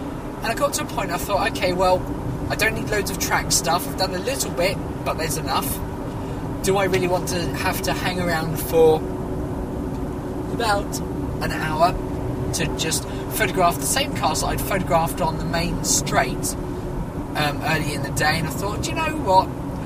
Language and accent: English; United Kingdom; because of course I'm British and we love tea